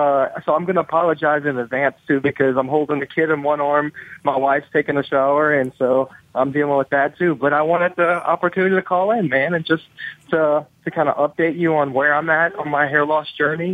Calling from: Arkansas, United States; from Arkansas.

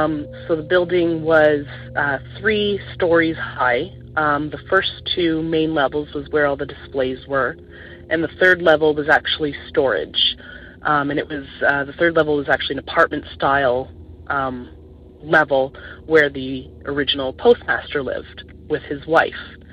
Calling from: Ontario, Canada

